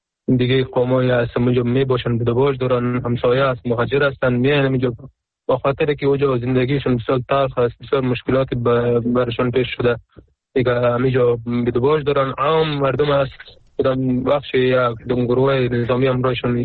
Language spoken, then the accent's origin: Persian; Afghanistan; در اصل افغان و کل افغان هستیم، چی اون پشتون هستیم، ما هم پشتون هستیم